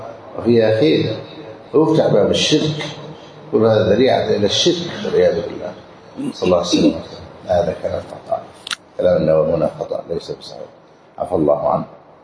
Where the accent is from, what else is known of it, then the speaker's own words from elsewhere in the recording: Egypt; هذا كثير خصوصا عندنا في مصر منتشر.